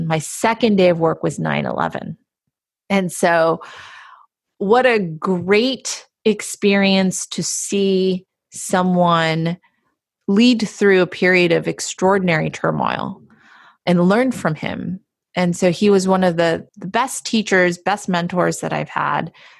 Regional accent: Palo Alto, California, United States; I'm from Palo Alto, so I kind of knew what venture capital was

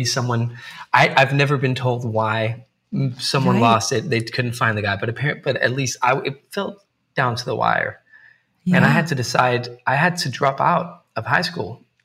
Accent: Denmark; English is a second language; I'm from Denmark. I lived in Copenhagen. I was 19 years old. I was in high school.

